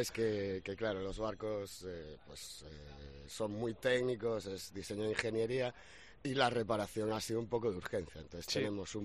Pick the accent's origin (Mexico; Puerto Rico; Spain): Spain; Vilagarcía de Arousa, Galicia; Sí, somos de Villagarcía de Arousa, en Galicia.